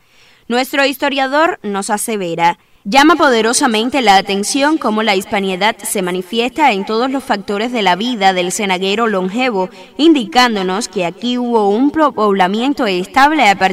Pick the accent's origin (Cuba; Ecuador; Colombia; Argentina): Cuba; todos somos cubanos y casi no se nota la diferencia.